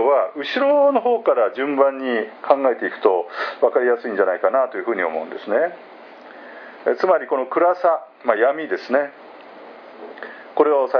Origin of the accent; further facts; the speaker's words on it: Tokyo, Japan; 私も都心で育ちましたけれども、私が小さい頃はね、まだ天の川見えたんですね23区内でも。